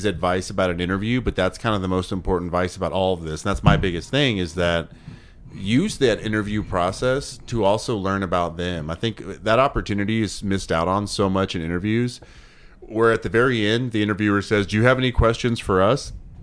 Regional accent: Kansas City, Missouri, United States; I'm from Kansas City, Missouri. I think I've spent my whole life.

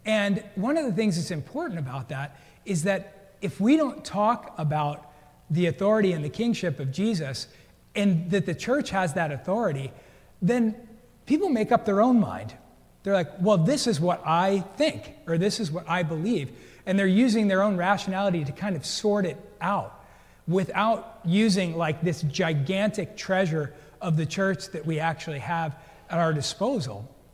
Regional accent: Brooklyn, New York, United States; I grew up in Brooklyn, New York.

